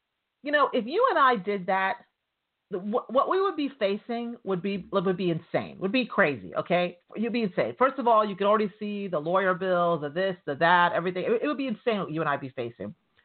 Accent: New York, United States; I'm from New York, so there's always a possibility of there being mafia people at a party.

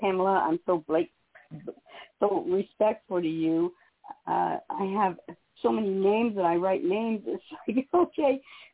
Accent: United States; I'm an American Native, and my people were first to be murdered and massacred in America

